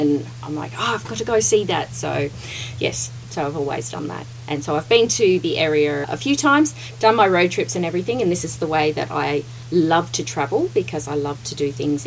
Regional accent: Bundaberg, Queensland, Australia; also born or lived in Western Australia; now in Brisbane, Australia; I am Australian. I was actually born in Western Australia originally. I've spent most of my life growing up in Queensland, Bundaberg, and I'm currently living in Brisbane, which is the capital of Queensland.

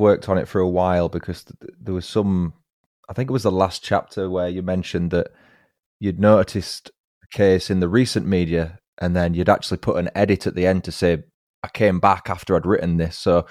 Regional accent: England, United Kingdom; I, as you said in your book, I'm from England.

